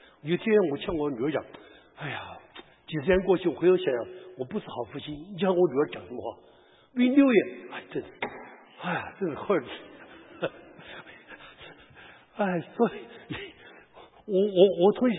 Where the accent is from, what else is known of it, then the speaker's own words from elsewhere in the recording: Taiwan; now in United States; 那我是台湾人，